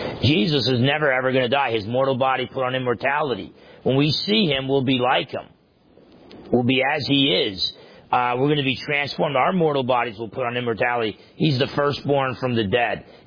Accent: New Jersey, United States; growing up in New Jersey, I used to have friends that would mess with.

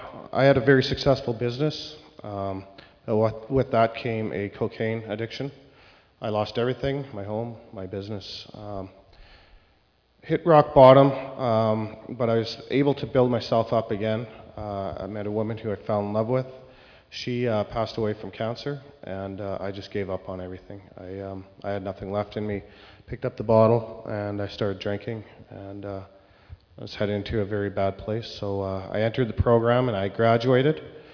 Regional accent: Saskatoon, Saskatchewan, Canada; I'm 45, and I'm from Saskatoon, Saskatchewan.

